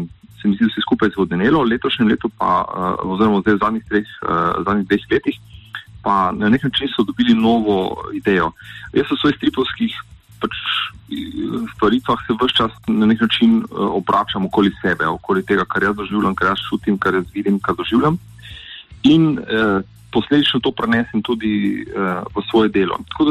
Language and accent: Slovenian; Littoral, Slovenia; moved away; Sam namreč izhajam iz Primorske in sem se leta 1997 preselil na Štajersko